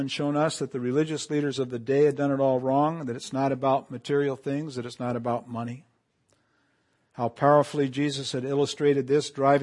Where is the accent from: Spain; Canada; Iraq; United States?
Spain; Canary Islands; I grew up in the Canary Islands where I don't know if we got the figs from Israel, but we always had plenty of figs.